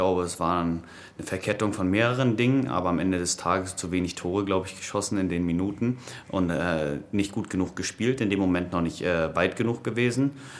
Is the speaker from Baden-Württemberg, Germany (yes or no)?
no; Kiel, Schleswig-Holstein, Germany; now in Berlin, Germany; Natürlich bleibt immer meine Heimat Kiel. Aber mein Zuhause ist Berlin.